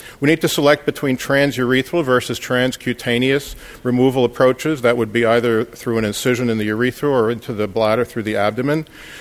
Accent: Houston, Texas, United States; from Houston, Texas.

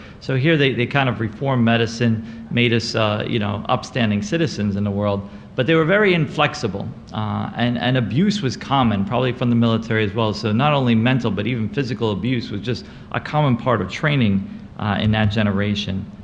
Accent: New Orleans, Louisiana, United States; So I'm from New Orleans. This was a charity hospital.

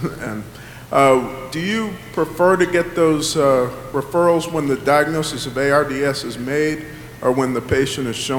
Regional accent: Nashville, Tennessee, United States; from Nashville.

